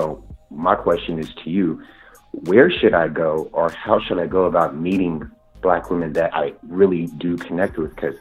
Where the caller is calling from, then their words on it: Stockton, California, United States; Oh, I'm calling from Stockton, Central Valley.